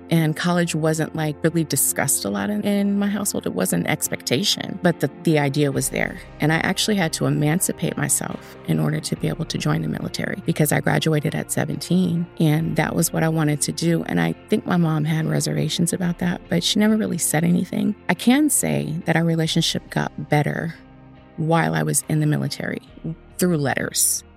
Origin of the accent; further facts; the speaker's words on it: Inglewood, California, United States; I was born here in California. I grew up in Inglewood, which is like a little suburb of Los Angeles that a lot of people don't know about.